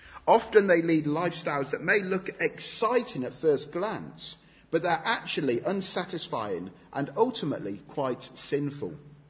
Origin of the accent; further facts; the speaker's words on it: United Kingdom; As British people, we may struggle with this because we love to find middle ground